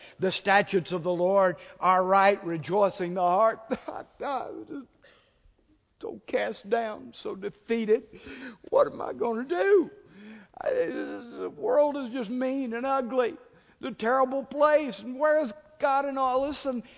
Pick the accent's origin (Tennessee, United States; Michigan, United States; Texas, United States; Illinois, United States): Texas, United States; You know, everybody knows I'm a Texan, and you can't be a Texan if you're not a good liar.